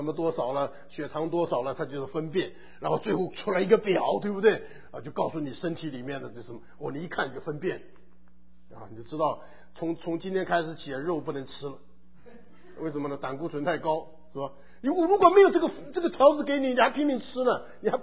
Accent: China; 我们中国人喜欢这个东西的

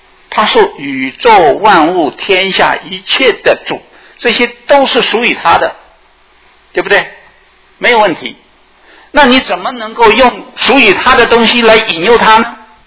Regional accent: China; 我们中国人对这件事情很熟悉的

